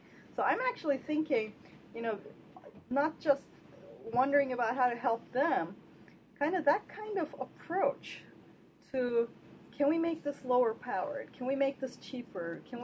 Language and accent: English; Turkey; I'm from Turkey.